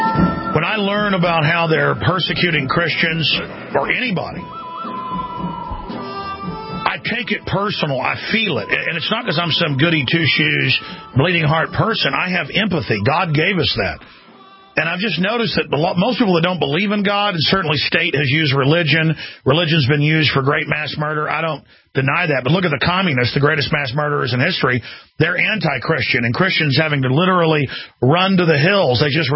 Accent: Dallas, Texas, United States; I mean, because I grew up in Dallas where the cops would plant drugs on people and witnessed it.

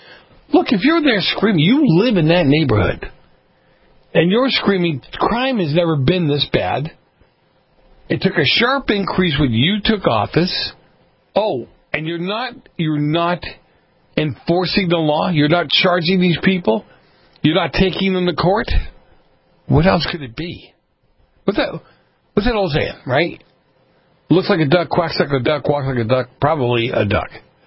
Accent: Boston, Massachusetts, United States; I grew up in Boston. I grew up in the north end of Boston. Heavy Dem area, obviously. There were a lot of immigrants there.

